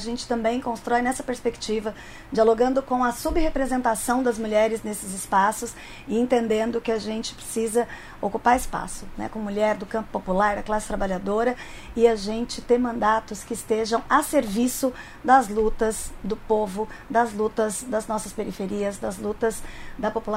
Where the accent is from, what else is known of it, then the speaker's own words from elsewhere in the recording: São Paulo, Brazil; a subprefeitura da minha região, eu sou da região de São Mateus, na Leste